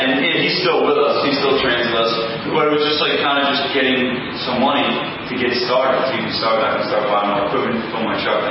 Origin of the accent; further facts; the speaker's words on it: New Providence, New Jersey, United States; I grew up in New Providence. My facility's in Berkeley Heights, which is the town next over.